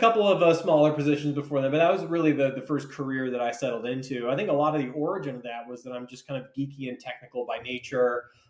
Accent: Vermont, United States; I'm originally from Vermont. So the Green Mountain State, always be a Vermonter. They don't have much of a summer up there.

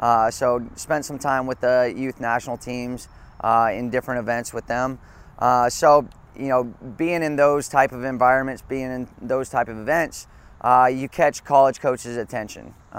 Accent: Memphis, Tennessee, United States; So I grew up here in Memphis playing youth soccer here.

